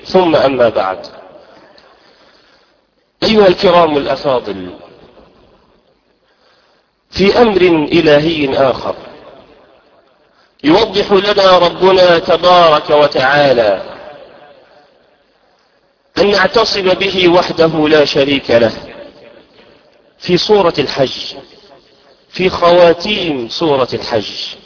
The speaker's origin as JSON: {"language": "Arabic", "country": "Egypt", "said": "بلدنا مصر"}